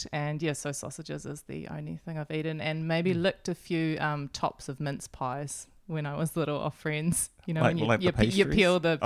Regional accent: Whangaroa, Northland, New Zealand; I grew up vegetarian here in Whangaroa.

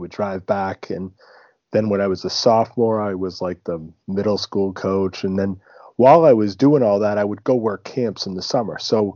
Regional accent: Mendon, Massachusetts, United States; But I grew up in Massachusetts, small little town called Mendon, and, you know, was not a great player.

